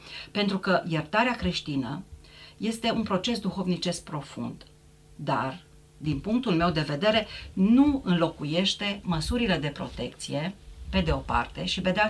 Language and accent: Romanian; Romania; Deci haideți să luăm atitudine ca români.